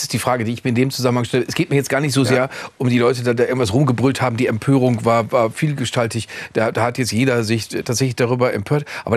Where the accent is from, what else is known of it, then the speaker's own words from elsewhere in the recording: Rhineland, Germany; Fragt sich auch als Rheinländer übrigens.